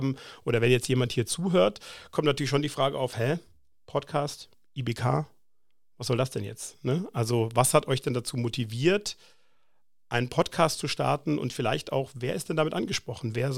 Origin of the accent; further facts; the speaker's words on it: Baden-Württemberg, Germany; bin hier ein Kind des Bodensees, hier geboren, aufgewachsen, dann ein bisschen in die Welt gegangen, aber irgendwie treibt es einen dann doch wieder zurück.